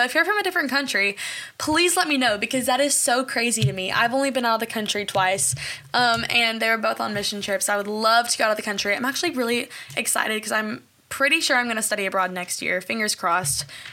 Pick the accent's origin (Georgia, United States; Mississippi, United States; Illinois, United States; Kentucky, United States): Kentucky, United States; Bowling Green; But I'm a Bowling Green native, and I grew up around Western.